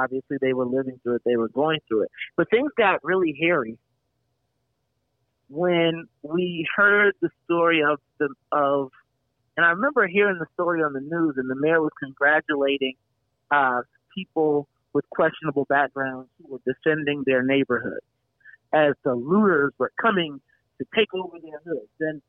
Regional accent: Chicago, Illinois, United States; And I'm from Chicago, so I get the, I get it.

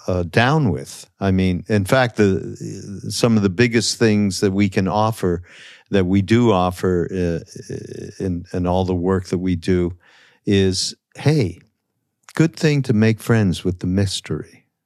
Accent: Montreal, Quebec, Canada; I've had many French friends when I was growing up in Montreal.

